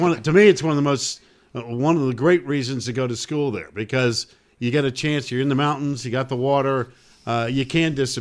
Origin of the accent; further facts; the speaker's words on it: the South, United States; All right. … I'm from the South.